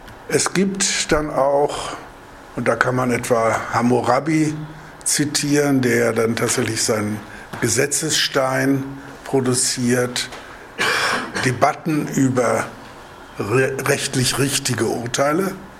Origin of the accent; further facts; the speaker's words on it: Kiel, Schleswig-Holstein, Germany; Als Kieler sollte ich vielleicht noch hinzufügen